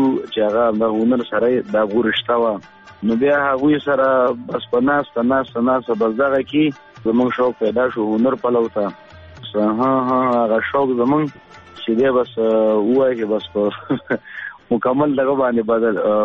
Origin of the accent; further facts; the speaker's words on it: Peshawar, Khyber Pakhtunkhwa, Pakistan; also born or lived in Afghanistan; او پیدایش او د تعلیمي زده کړې هنري زده کړې دا مې په پیښور کې کړي وو.